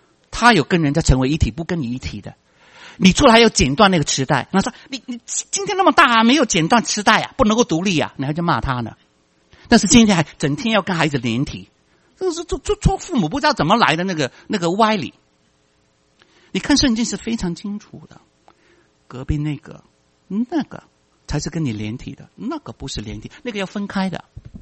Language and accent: Chinese; Guangdong, China; Chinese is a second language; 我们广东人国语不好啊